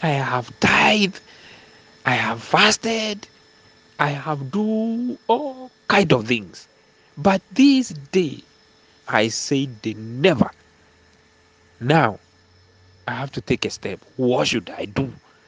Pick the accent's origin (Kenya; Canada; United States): Kenya; now in Johannesburg, South Africa; I'm from Kenya. I'm a Kenyan, but I'm residing in Johannesburg, South Africa.